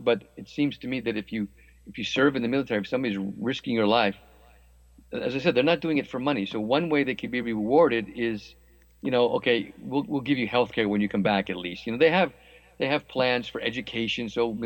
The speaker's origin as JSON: {"language": "English", "country": "United States", "moved": "as an adult", "said": "I'm American, but I've lived in Europe now for 30 years, so I've experienced, you know, what Americans would call socialized medicine"}